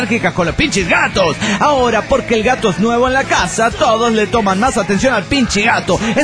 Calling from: Bucaramanga, Santander, Colombia; de Bucaramanga, Colombia.

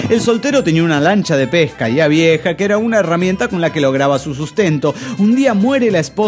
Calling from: Monterrey, Nuevo León, Mexico; Monterrey, Nuevo León, México.

